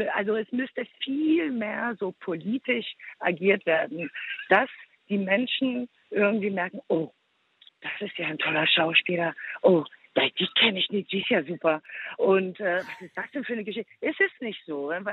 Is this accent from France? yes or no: yes; France; first language French; German is a second language; Erstmal ist es meine Muttersprache. Insofern, auch als Teenager dort, habe ich da angefangen, die Liebe zum Kino zu spüren.